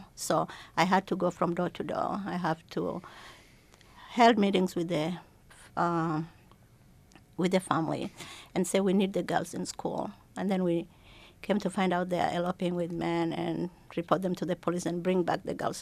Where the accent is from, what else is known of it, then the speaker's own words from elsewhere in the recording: Somalia; now in United States; I was born in Somalia and raised in Somalia until 1991 when the civil war broke up